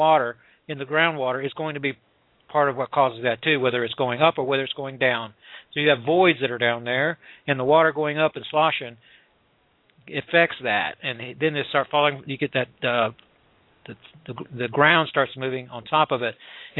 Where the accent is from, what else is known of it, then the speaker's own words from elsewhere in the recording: Florida, United States; This is whenever we have the cold weather in Florida. So I'm from Florida.